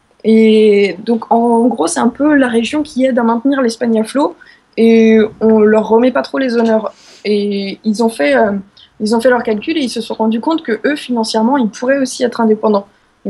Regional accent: Paimpol, Brittany, France; elle le passe au Festival des Chants de Marins à Paimpol cet été. Et donc, c'est là d'où je viens.

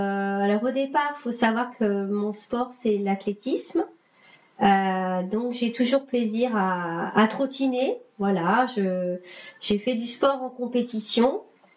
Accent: Île-de-France, France; Je viens de la région parisienne et voilà, j'ai souhaité enseigner

